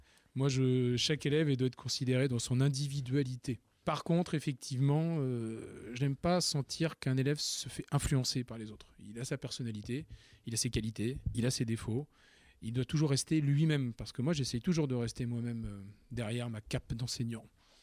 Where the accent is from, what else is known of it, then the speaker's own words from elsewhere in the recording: Nouvelle-Aquitaine, France; Dans le Poitou-Charentes.